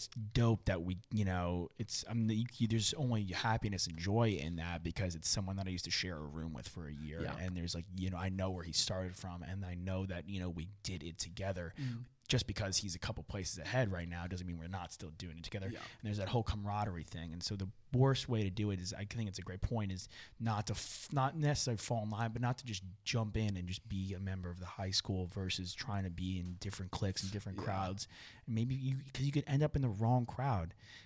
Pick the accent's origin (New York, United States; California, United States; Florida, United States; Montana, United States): New York, United States; I grew up in New York. I was auditioning in New York.